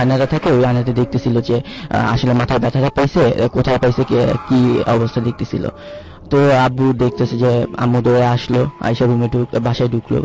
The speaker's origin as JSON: {"language": "Bangla", "town": "Comilla", "region": "Chittagong Division", "country": "Bangladesh", "said": "কুমিল্লা থেকে আসছি।"}